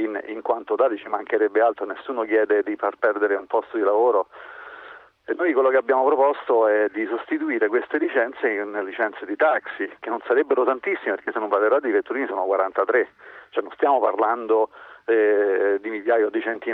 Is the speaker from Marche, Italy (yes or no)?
no; Rome, Lazio, Italy; io sono romano